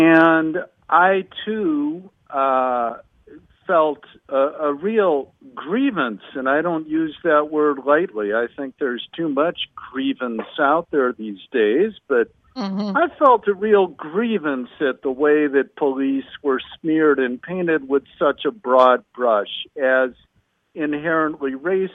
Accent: Chicago, Illinois, United States; I realized I had to come back to my hometown of Chicago. Stuff had been building for a while, but now it was spilling over, so I needed to dig in. And I moved back

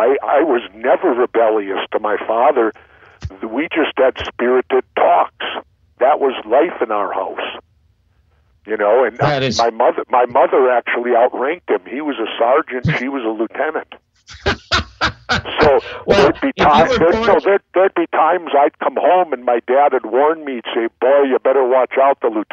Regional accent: Minneapolis, Minnesota, United States; Well, you know, I grew up in South Minneapolis. I was born in 1951

